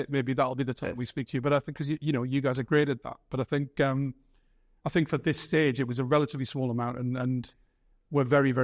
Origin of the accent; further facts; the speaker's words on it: North East England, United Kingdom; I'm a Geordie, and you know, we are quite honest